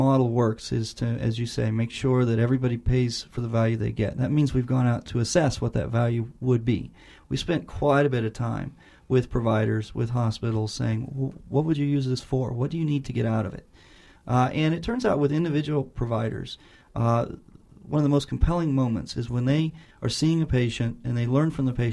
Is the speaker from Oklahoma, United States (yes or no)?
yes; Duncan, Oklahoma, United States; I grew up in Duncan, and my wife and I went away for training for nearly 10 years and then returned to Oklahoma in 2008